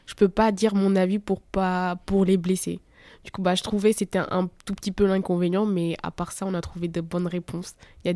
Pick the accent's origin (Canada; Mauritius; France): France; Pays de la Loire; j'ai 17 ans et je suis de Mayenne.